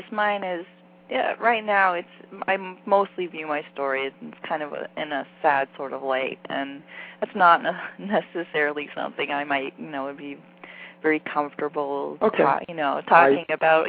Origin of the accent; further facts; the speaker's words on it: Florida, United States; Hey, I'm from Florida originally.